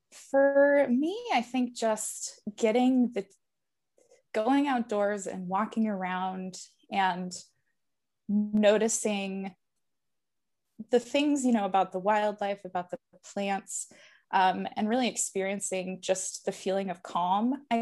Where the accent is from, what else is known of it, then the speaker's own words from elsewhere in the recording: New Mexico, United States; So I grew up, like I said, in southern New Mexico in a pretty rural part of the state.